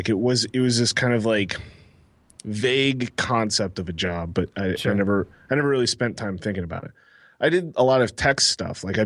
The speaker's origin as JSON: {"language": "English", "region": "Texas", "country": "United States", "said": "I was living in Texas. So I'm from Texas originally"}